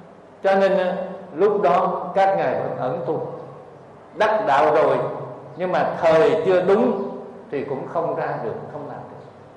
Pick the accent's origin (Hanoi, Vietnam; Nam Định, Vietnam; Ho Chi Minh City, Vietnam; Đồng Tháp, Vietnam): Ho Chi Minh City, Vietnam; Cu Chi; tôi ở thành phố Hồ Chí Minh mà tôi đi về quê của tôi ở Củ Chi, quê là vùng cách mạng.